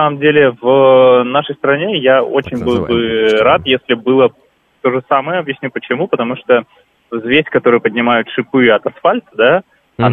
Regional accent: Vladivostok, Primorsky Krai, Russia; Я автомобилист, родом из Владивостока.

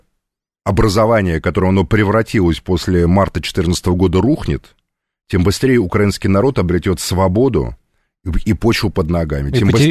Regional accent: Moscow, Russia; хоть я и коренной москвич, но у меня украинские корни, безусловно.

